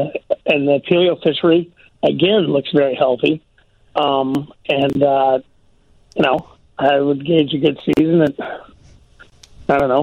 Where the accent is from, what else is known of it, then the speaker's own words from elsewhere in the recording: Lake Tahoe, United States; was basically a ski bum in my hometown of Lake Tahoe.